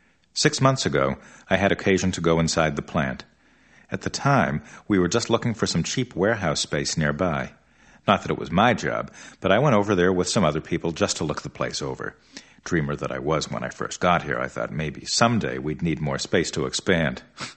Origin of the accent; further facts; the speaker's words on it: Barrington, United States; It's true, I was born and raised in Barrington, so I do feel at home here.